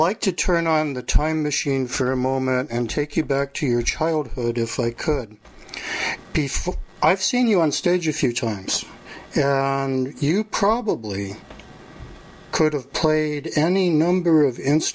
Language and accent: English; Chicago, Illinois, United States; And you're coming to Chicago, which is my hometown, in a couple of days.